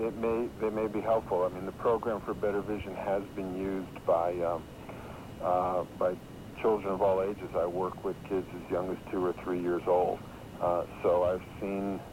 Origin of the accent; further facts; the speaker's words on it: Massachusetts, United States; Right, but I'm from Massachusetts.